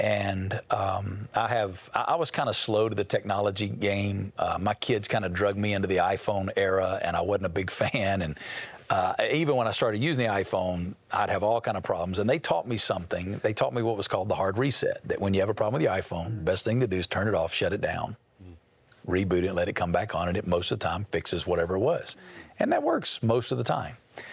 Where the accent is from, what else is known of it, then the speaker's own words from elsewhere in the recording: Alabama, United States; now in Las Vegas, United States; I mean, I'm from Alabama originally, and if you're from Alabama, you don't go to Las Vegas